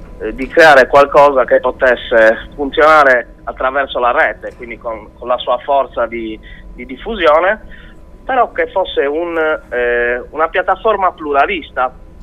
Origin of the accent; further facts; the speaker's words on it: Sardinia, Italy; Ma noi siamo dei ragazzi quarantenni, tutti intorno ai 40 anni, tutti sardi